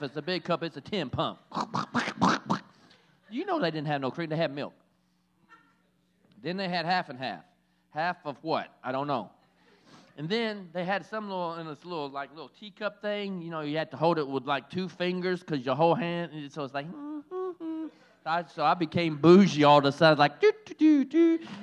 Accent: the South, United States; those of you who don't know, I'm from the South, right? So I'm looking for some biscuits and gravy.

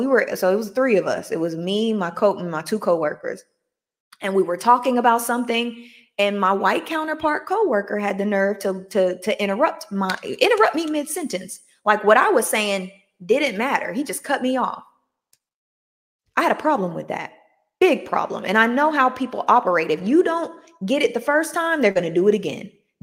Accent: Chicago, Illinois, United States; We can't be like, I'm from Chicago.

